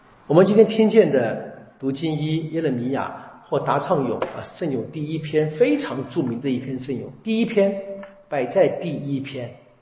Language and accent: Chinese; China; 我们中国人说这个盖棺论定嘛，